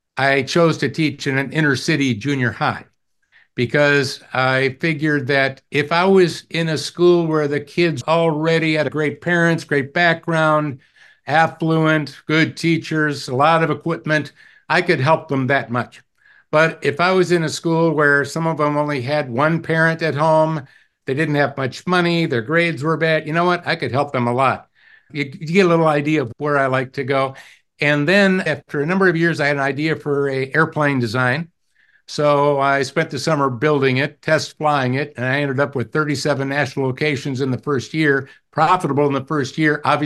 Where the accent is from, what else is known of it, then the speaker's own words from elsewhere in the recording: Milwaukee, Wisconsin, United States; I grew up just outside of the Milwaukee, Wisconsin area, so that's in the upper Midwest.